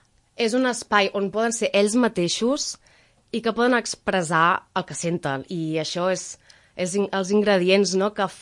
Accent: Ventalló, Catalonia, Spain; jo soc de Ventalló i formo part de l'associació cultural

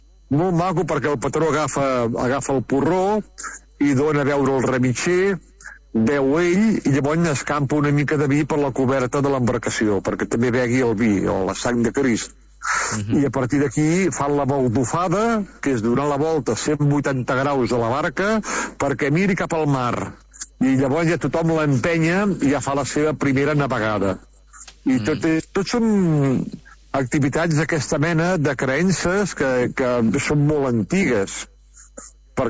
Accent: Vilassar, Catalonia, Spain; en el meu poble Vilassar i a molts pobles del Maresme

